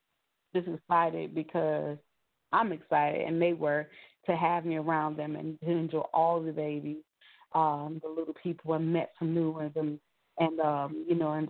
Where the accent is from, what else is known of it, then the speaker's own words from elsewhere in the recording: Chicago, Illinois, United States; the open sled rides that I used to have back in Chicago in my hometown, where we would go up to the lakefront